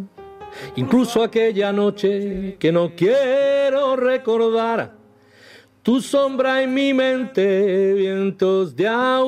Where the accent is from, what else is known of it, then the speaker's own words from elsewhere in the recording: Sanlúcar de Barrameda, Andalusia, Spain; now in Barcelona, Spain; Y dijo, oye, pues sí, porque yo soy de Sanlúcar.